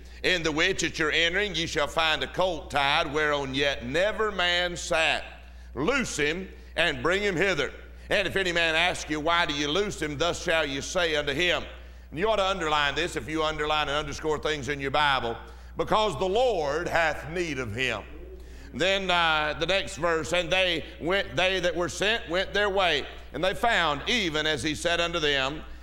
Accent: Georgia, United States; And, you know, look, I'm from Georgia.

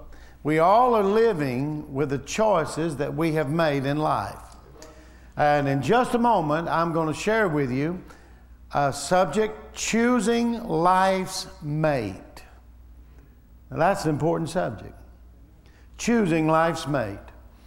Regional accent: Tuscaloosa, Alabama, United States; born there; I was born in Tuscaloosa, Alabama.

